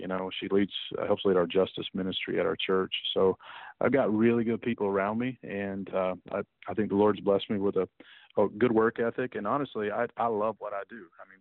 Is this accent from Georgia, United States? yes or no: no; Kentucky, United States; also born or lived in Detroit, Michigan; I was born in Detroit, Michigan. Parents moved from Michigan to Kentucky after about 7 years marriage. And so I grew up in Kentucky, went to a small school in Kentucky on a baseball scholarship